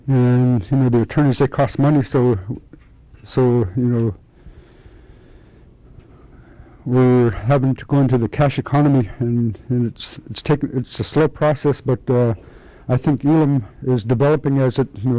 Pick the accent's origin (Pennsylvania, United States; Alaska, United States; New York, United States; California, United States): Alaska, United States; Iliamna; I come from Ilam